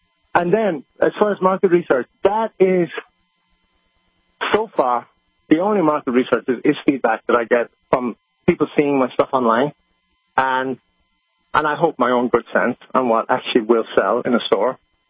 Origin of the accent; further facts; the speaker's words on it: Ireland; and I'm from Ireland